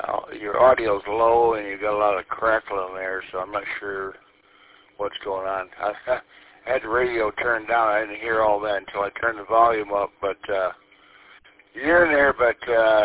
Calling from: Lapeer, Michigan, United States

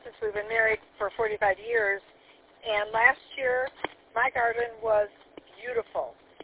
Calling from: Davidson, United States; from Davidson. Can you hear me okay?

